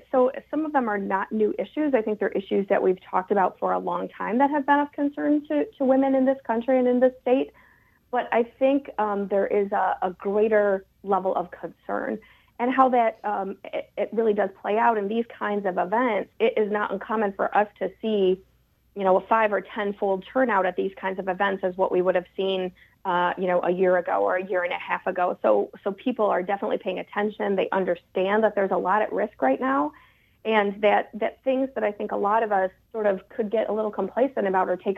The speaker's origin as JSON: {"language": "English", "country": "United States", "said": "You know, I think as American women, right, we're socialized to have a lot of sort of ability to multitask"}